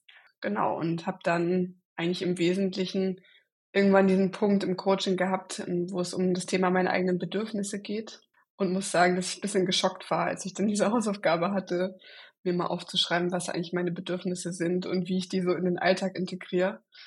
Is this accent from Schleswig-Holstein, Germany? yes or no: yes; Eckernförde, Schleswig-Holstein, Germany; Genau, also ich bin am Meer aufgewachsen, an der Ostsee in Eckernförde